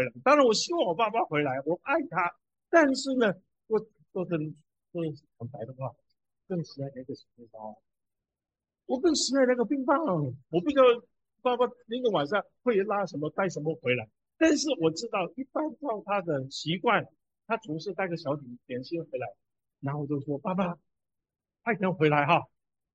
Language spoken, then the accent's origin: Chinese; Hong Kong; born there; Chinese is a second language; 那个时候在香港，我从香港出生的，所以你听我的国语不太标准，但没关系，大概你听得懂嘛。